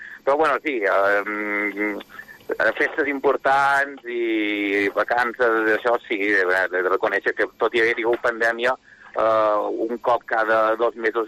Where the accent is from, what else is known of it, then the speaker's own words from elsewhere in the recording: Balearic Islands, Spain; now in Verdú, Spain; Jo soc de Mallorca.